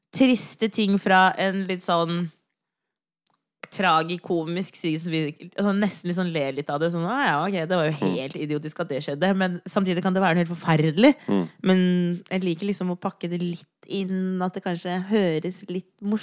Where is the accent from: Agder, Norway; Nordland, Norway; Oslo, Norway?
Oslo, Norway; jeg ble født her i Oslo. Vokste opp på Hauke 2. Vi bodde et år liksom på Stovner